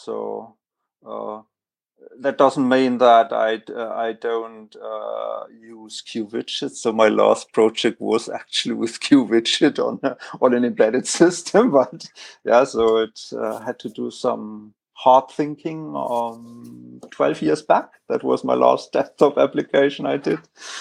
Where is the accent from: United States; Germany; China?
Germany; Bavaria; from Southern Bavaria.